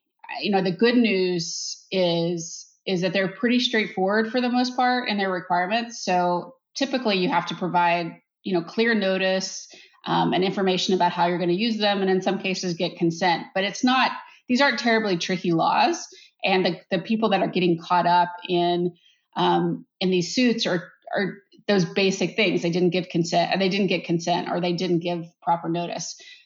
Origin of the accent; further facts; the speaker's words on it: Texas, United States; One is my home state of Texas and the other is Washington state.